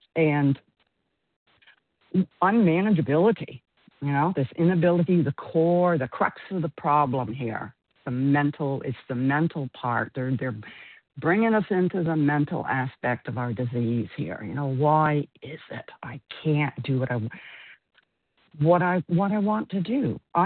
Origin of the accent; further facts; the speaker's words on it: Florida, United States; I am from Florida.